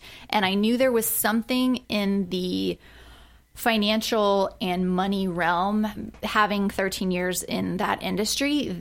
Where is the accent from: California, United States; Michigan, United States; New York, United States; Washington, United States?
California, United States; growing up in Orange County, you don't go to L.A. a lot, which is weird.